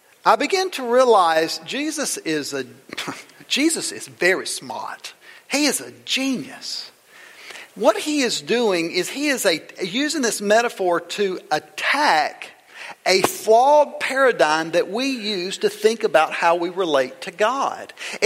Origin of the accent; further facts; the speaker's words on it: Mississippi, United States; I grew up in South Mississippi, so I grew up fighting this idea that that there's a way that you just ought to grow up to live.